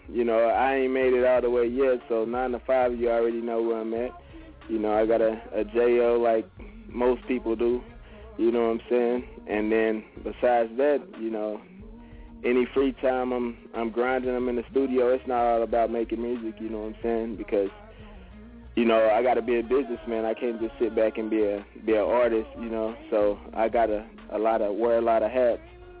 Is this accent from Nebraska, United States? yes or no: no; Lubbock, Texas, United States; I'm from Lubbock, Texas, like she said.